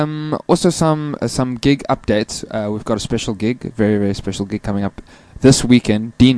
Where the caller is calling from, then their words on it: Mitchell's Plain, Western Cape, South Africa; Bye, I'm phoning from Mitchell's Plain.